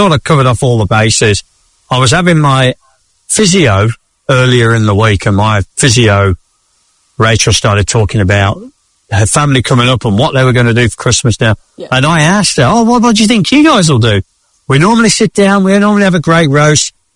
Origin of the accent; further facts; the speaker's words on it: England, United Kingdom; Well, I am pretty English